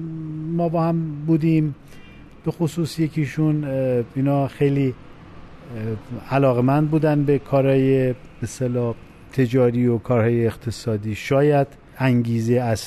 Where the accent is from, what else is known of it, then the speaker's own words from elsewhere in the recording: Khorramabad, Lorestan, Iran; من تا 50 سال پیش دقیقا در لرستان به دنیا اومدم، در یک خانواده پر جمعیت با 5 خواهر و 2 برادر دیگه.